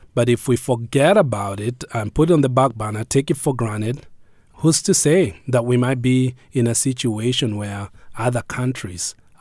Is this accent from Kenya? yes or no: yes; Kenya; now in United States; I grew up in Kenya, and Kenya is a peace-loving country, as they say, and very welcoming to people.